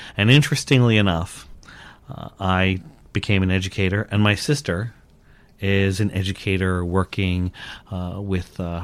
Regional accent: Glendora, New Jersey, United States; I'm originally from New Jersey. I'm a South Jersey boy, born and raised right outside of Philadelphia.

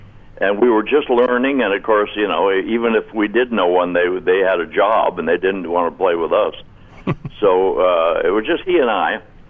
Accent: Tacoma, Washington, United States; born there; I was born in Tacoma, Washington, and that's where we started, actually.

